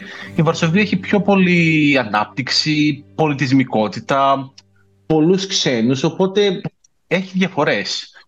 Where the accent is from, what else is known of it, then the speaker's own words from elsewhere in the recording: Thessaloniki, Central Macedonia, Greece; now in Poland; Εγώ είμαι καταγωγή από Θεσσαλονίκη, οπότε είμαστε λίγο πιο χαλαρά μαθημένοι.